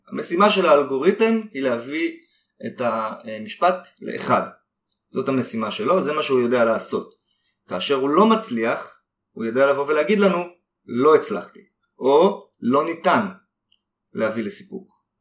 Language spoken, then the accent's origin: Hebrew; Jerusalem, Jerusalem District, Israel; now in Modiin, Israel; אני בן 32. כיום גר במודיעין, גדלתי בירושלים.